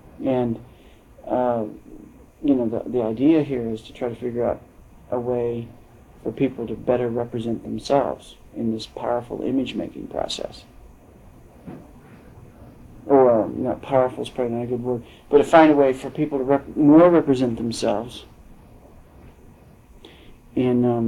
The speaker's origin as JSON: {"language": "English", "region": "Siberia", "country": "Russia", "said": "Yeah, I mean, stuff that we come from Siberia, you know, ABC just had a Siberian program on"}